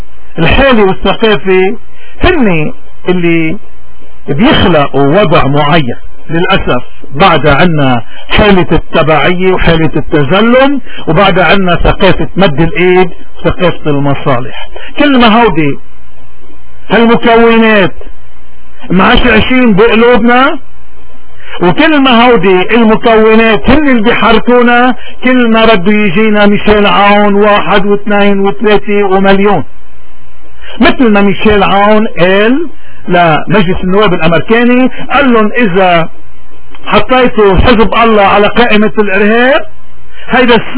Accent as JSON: {"language": "Arabic", "country": "Lebanon", "said": "شو بنقول نحن كلبنانيين وخصوصا بجبالنا عن الرجال؟"}